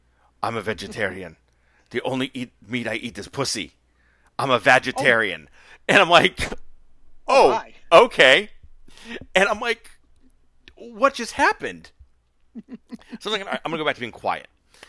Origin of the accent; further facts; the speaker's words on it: North Reading, Massachusetts, United States; oh, yeah, I grew up in North Reading.